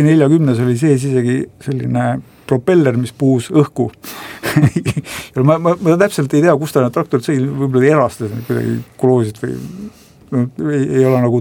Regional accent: Kuressaare, Saare County, Estonia; olen Kuressaarest jah , et elasin ütleme bussijaama kandis , Ida-Niidu ja Kesklinna vahel siis

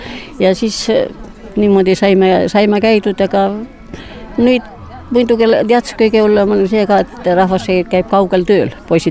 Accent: Saare County, Estonia

